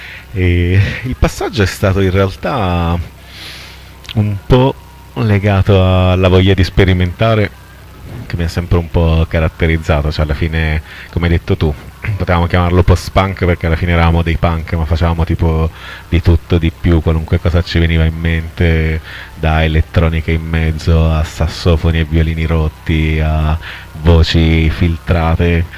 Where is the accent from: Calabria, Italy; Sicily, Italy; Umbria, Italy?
Calabria, Italy; sono un calabrese, sono cresciuto con queste cose qui, le mie ritmiche sono quelle tipicamente del sud